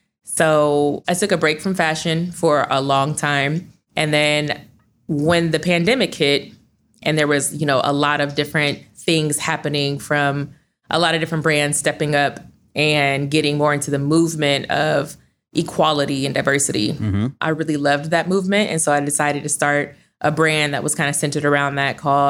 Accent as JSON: {"language": "English", "town": "Columbus", "region": "Ohio", "country": "United States", "tie": "born or raised there", "said": "So I'm born and raised in Columbus. I went to the University of Akron."}